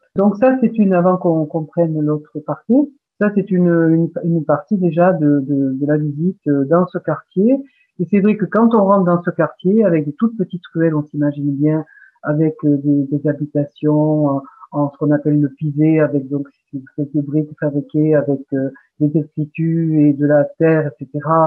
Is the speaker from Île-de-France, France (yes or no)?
no; Montpellier, Occitanie, France; born there; Mais moi, je suis né à Montpellier. Moi, j'en suis partie, mais je suis revenue.